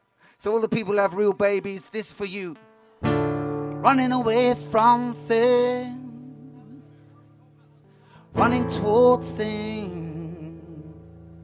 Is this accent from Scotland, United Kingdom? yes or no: no; London, United Kingdom; I grew up in the East End of London and all over London.